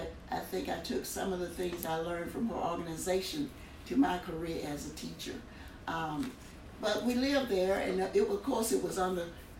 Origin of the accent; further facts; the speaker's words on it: Clarkston, United States; But growing up in Clarkston, of course, we grew up, the elementary school we went to was just called Clarkston Elementary for the Colored.